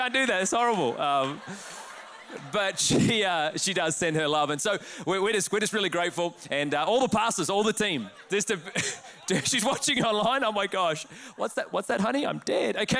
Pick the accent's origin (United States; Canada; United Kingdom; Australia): Australia; accent: Australian; And I've been told already that my accent has got thicker back to Australian.